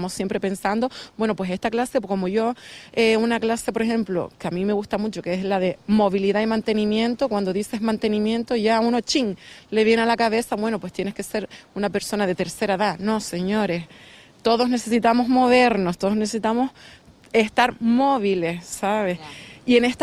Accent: Canary Islands, Spain; Yo vivo aquí, yo soy de Gran Canaria, tengo que decirlo. Compré aquí en noviembre del 2019, 4 meses antes de la pandemia, y soy, vamos, me siento tan afortunada que yo tengo en Gran Canaria toda mi familia, mi pareja

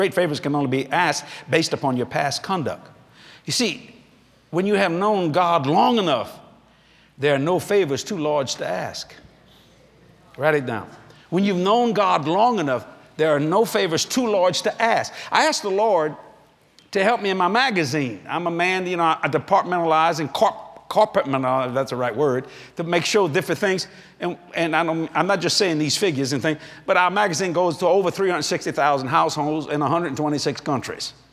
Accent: Louisiana, United States; and then I'm a Cajun, which means you're not educated.

